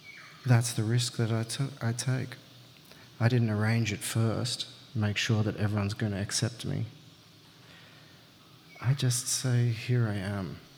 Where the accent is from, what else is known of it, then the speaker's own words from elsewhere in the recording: Sydney, New South Wales, Australia; I grew up in the Sydney eastern suburbs. Kind of private school.